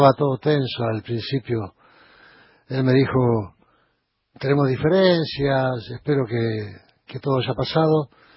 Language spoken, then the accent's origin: Spanish; Argentina; como hincha argentino